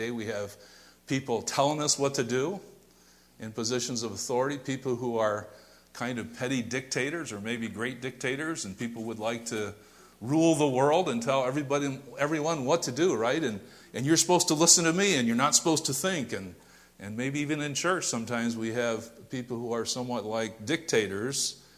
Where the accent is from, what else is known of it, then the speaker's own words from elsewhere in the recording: Fremont, Ohio, United States; I grew up over near, born and raised near Fremont, and my dad decided to get some property out in the country towards Green Springs.